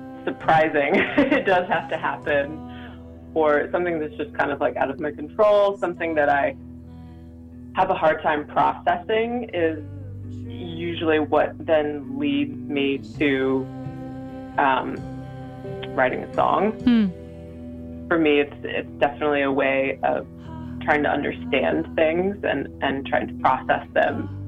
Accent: Washington, District of Columbia, United States; I grew up around Washington, D.C., which is a very crowded place.

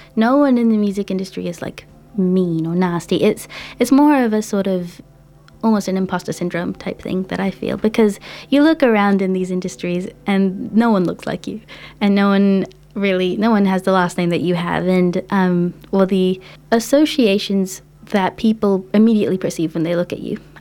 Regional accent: Bangladesh; like I said before, I'm from Bangladesh. I come from a very musical culture.

